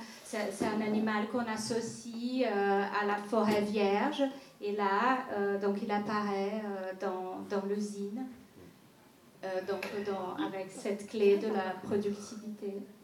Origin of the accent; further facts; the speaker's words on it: Acre, Brazil; moi je suis brésilienne aussi, je suis de l'état de l'Acre, en Amazonie aussi. Et en tant qu'amazonienne